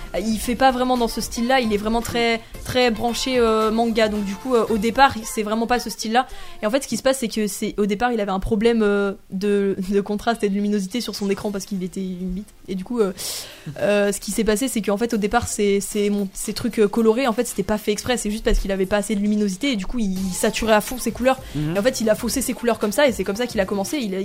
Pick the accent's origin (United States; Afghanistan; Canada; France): United States; Ouais, je suis américaine.